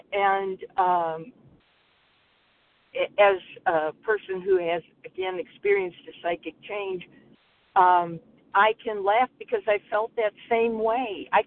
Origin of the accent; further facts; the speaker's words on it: Georgia, United States; I'm from Georgia